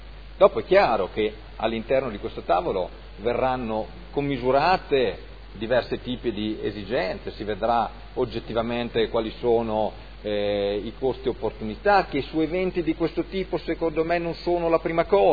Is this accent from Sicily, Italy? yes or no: no; Turin, Piedmont, Italy; io sinceramente da torinesi, per Torino non certo amministrata dal centrodestra